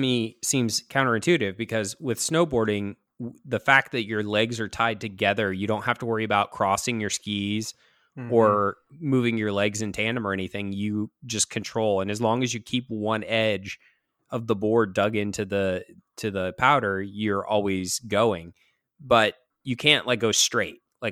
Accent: Kansas City, Missouri, United States; I grew up in Kansas City

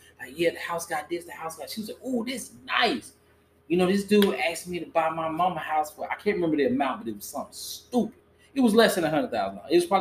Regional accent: Easton, United States; I lived in a predominantly white neighborhood. I grew up in Easton.

